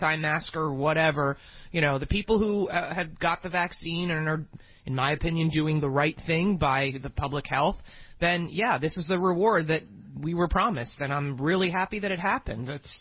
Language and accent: English; New York, United States; but in a densely as a New Yorker, I mean, as a in a densely populated city, the most densely populated in the country